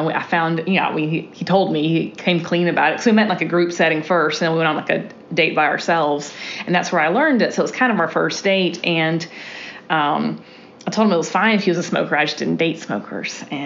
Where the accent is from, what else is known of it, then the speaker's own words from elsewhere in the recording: Mobile, Alabama, United States; I guess I grew up down in Mobile, and we would go to Gulf Shores